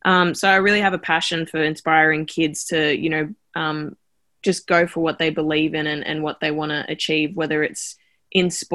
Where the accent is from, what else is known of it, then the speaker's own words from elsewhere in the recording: Kalgoorlie, Western Australia, Australia; I grew up in Kalgoorlie in the desert